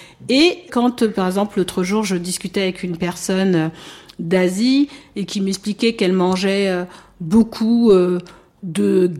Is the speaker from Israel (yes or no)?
no; France; Je suis née en France, j'ai toujours vécu en France. Et je suis très peu allée sur le continent.